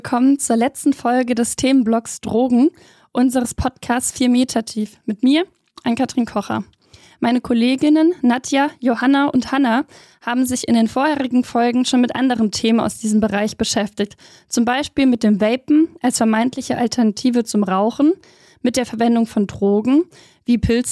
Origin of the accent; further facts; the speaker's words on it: Rhineland-Palatinate, Germany; bin auch als Pfälzerin schon früh auf die allgegenwärtigen Weinfeste gegangen.